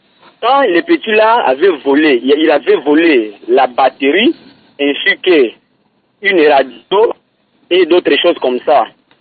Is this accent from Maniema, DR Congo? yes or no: yes; Kindu, Maniema, DR Congo; Puisque ici chez nous à Kindu, plus précisément dans la commune de Longoli, nous connaissons des cas de vol.